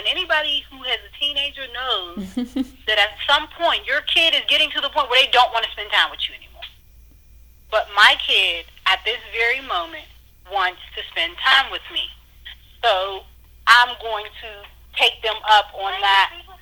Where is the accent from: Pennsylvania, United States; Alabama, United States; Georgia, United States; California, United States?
Pennsylvania, United States; Pittsburgh; also born or lived in New York; I had moved back to Pittsburgh. I'm originally from Pittsburgh, but I was living in New York for 5 years with my husband and my children.